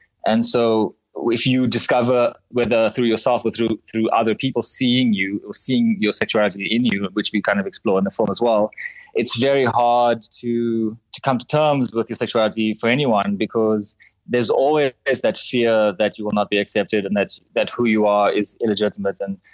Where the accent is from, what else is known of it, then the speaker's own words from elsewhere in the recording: Cape Town, Western Cape, South Africa; Well, I'm originally from Cape Town.